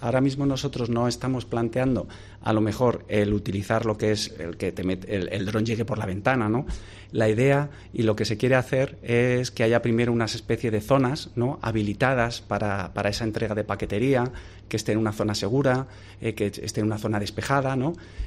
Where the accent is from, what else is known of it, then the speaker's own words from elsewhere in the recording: Spain; tenemos que sacar pecho como españoles en Europa